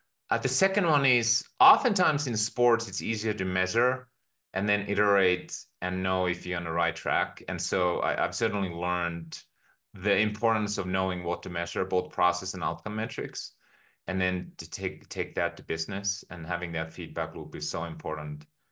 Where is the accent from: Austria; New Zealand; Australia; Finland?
Finland; now in United States; I grew up in Finland on a farm, and you might say pretty humble beginnings.